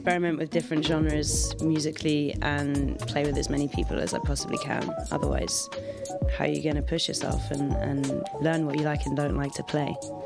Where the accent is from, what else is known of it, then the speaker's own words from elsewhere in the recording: London, United Kingdom; I'm from London, and I play the tenor saxophone.